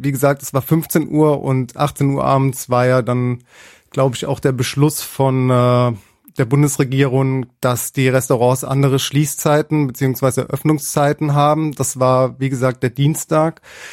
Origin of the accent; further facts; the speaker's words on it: Mannheim, Baden-Württemberg, Germany; Ich selbst bin Sternekoch, bin aus Mannheim